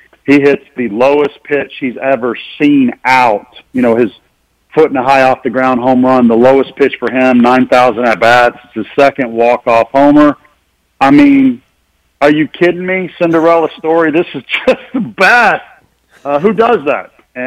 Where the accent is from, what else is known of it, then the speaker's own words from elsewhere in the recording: Louisville, Kentucky, United States; we're both from Louisville, Kentucky.